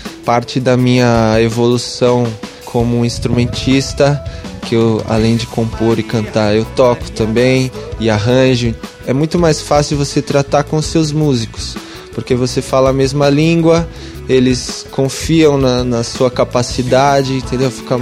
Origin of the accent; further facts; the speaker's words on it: São Paulo, Brazil; eu também sou lá da Vila Madalena, gosto muito daquele lugar, é um lugar despojado de gente que tem um nível cultural bacana